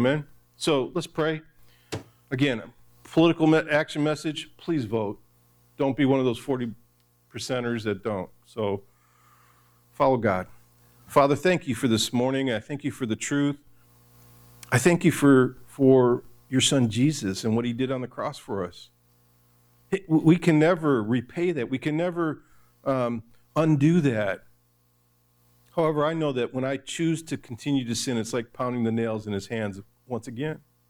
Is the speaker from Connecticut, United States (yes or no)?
no; Detroit, Michigan, United States; I grew up in Detroit. I heard the stories.